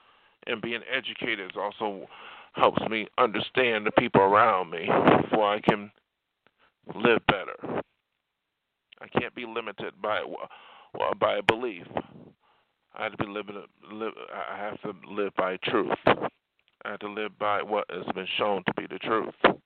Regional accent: New York, United States; I come from New York State. Yes, I think a lot of people there, to a degree, are progressive.

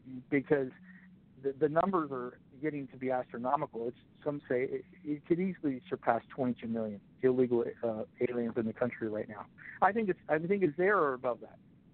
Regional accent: Florida, United States; They're not as close as they are in my home state, Florida.

